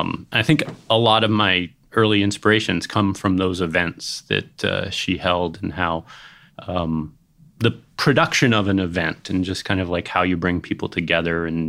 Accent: Philadelphia, Pennsylvania, United States; also born or lived in Cambridge, Massachusetts / Chicago; Well, I was born outside Boston in Cambridge, Massachusetts, but I really grew up mostly in Philadelphia and Chicago.

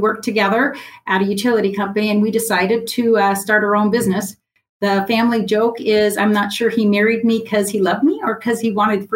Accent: South Dakota, United States; I'm from South Dakota, cold country up here.

